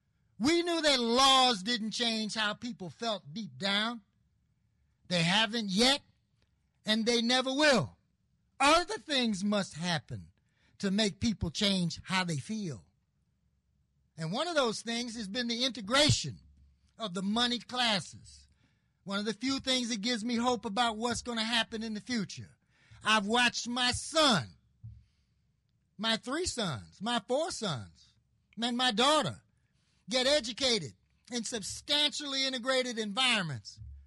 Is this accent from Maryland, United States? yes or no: yes; Baltimore, Maryland, United States; The National Association of Institutions and Alternatives did a study of Baltimore, my hometown